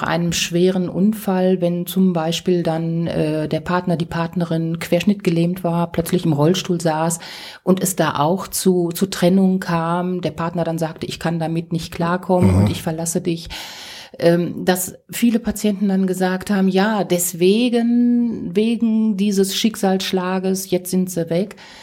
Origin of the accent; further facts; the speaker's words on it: North Rhine-Westphalia, Germany; ich komme aus dem Ruhrgebiet